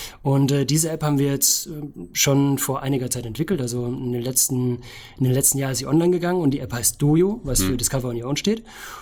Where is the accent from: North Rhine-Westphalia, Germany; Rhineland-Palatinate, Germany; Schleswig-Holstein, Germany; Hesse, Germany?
Hesse, Germany; Bachrain; ich komme aus Bachrhein, bin 83 geboren und jetzt quasi in der Version 4.0 seit kurzem.